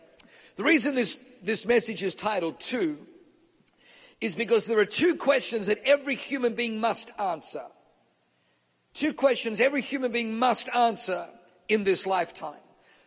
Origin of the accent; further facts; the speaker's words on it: Australia; accent: Australian; And my son, actually, who was born in New Zealand, gives me a hard time with my Australian accent.